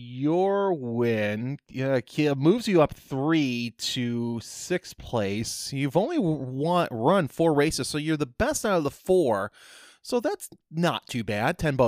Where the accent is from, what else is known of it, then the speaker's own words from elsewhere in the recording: Illinois, United States; let's talk about Chicagoland Speedway. That is my hometown real-life oval track.